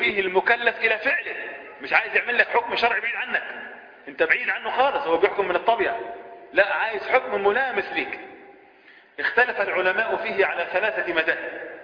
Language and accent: Arabic; Egypt; مش عشان أنا مصري